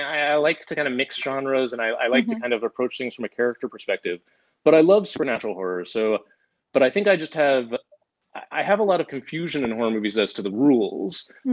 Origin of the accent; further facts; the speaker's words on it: Missouri, United States; a $60,000 horror movie that I would shoot myself on 16mm back in my hometown in Missouri.